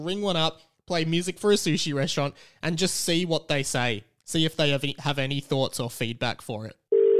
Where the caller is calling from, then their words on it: Melbourne, Victoria, Australia; I'm calling from my house in Melbourne.